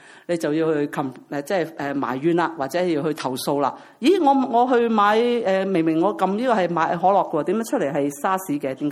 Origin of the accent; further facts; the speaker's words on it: China; 我哋中國人咧有時好惡毒噶嚇